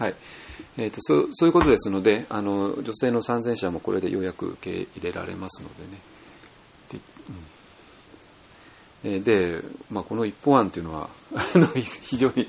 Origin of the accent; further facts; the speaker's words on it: Tokyo, Japan; 私なんかも普通に東京で育った人間が禅寺入って